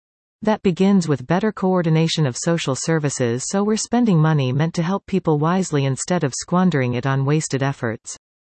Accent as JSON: {"language": "English", "town": "Sudbury", "region": "Ontario", "country": "Canada", "tie": "born or raised there", "said": "I was born and raised in Sudbury. I live, work and own property in Ward 10."}